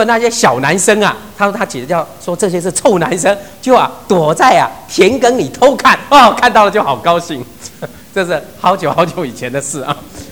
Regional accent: China; 这个我们中国人又有一句话说什么呢？

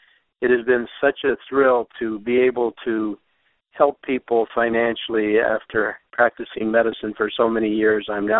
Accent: California, United States; from California

